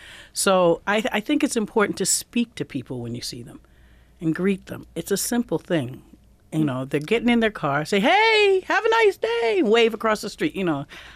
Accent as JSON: {"language": "English", "town": "New York City", "region": "New York", "country": "United States", "said": "I'm from New York City, you won't believe this, I speak to everybody."}